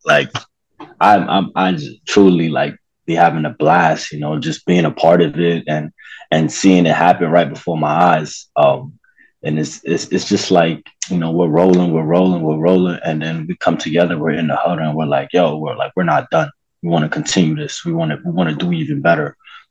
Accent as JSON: {"language": "English", "town": "New York City", "region": "New York", "country": "United States", "tie": "born or raised there", "said": "growing up in New York City, you're a UConn fan, you love UConn"}